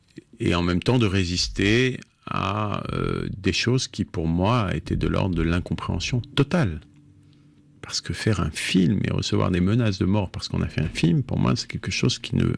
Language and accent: French; Paris, Île-de-France, France; born there; Je suis né à Paris et je suis qui je suis.